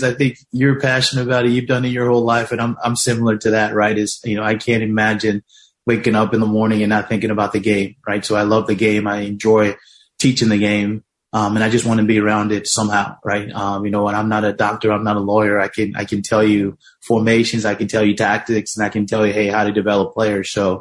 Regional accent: Houston, Texas, United States; with myself being a head coach and some other guys growing up in Houston

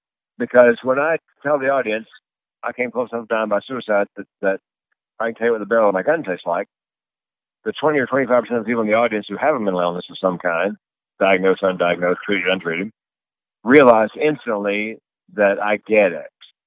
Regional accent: Raleigh, North Carolina, United States; Came off the road to some radio back in Raleigh, my hometown, North Carolina.

